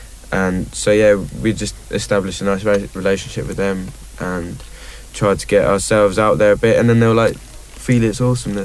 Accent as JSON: {"language": "English", "town": "Brighton", "region": "South East England", "country": "United Kingdom", "said": "But I know we're from Brighton anyway, we know it all"}